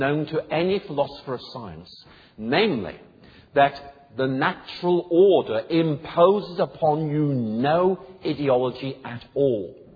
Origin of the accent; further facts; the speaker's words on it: Northern Ireland, United Kingdom; growing up in Northern Ireland, that was a major element in my thinking.